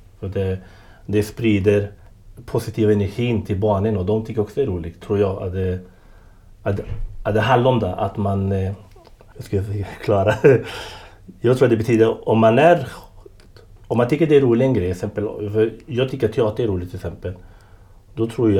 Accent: Chile; now in Norrköping, Sweden; och jag kommer från Chile. Men jobbar nu på Palettens förskola i Norrköping.

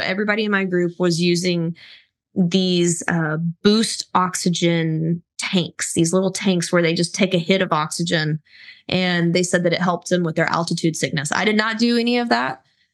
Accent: Dallas, Texas, United States; Once again, we're from the Texas area, specifically the North Texas Dallas area.

